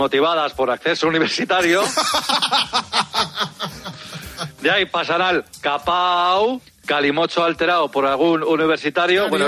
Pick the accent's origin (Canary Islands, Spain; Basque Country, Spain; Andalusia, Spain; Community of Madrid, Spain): Basque Country, Spain; es que yo soy de Euskadi.